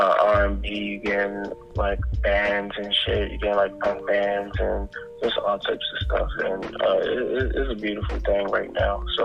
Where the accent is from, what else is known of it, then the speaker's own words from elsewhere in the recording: Baltimore, Maryland, United States; Like I come from West Baltimore, so I'm not new.